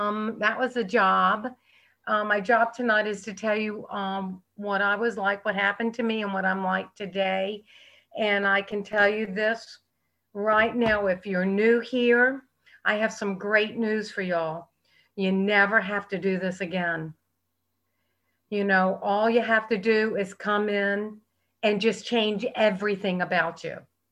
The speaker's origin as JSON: {"language": "English", "town": "Norfolk", "region": "Virginia", "country": "United States", "tie": "born or raised there", "said": "My girlfriend and I was brought up in Norfolk. We took a bus to Richmond, Virginia"}